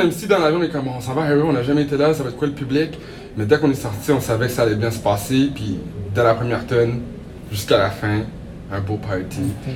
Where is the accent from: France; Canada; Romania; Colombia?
Canada; Ontario; moi j'ai une identité plurielle. Donc je suis un homme noir, donc d'origine haïtienne, je suis un franco-ontarien, je suis un français sur papier